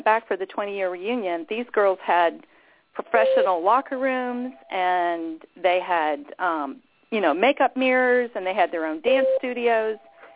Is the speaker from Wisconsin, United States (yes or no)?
no; Miami, Florida, United States; I grew up in Miami, Florida. My dad was sheriff of Dade County during the 60s. And so I loved South Florida. I was a native. Both of my parents were natives, which is really unusual down there.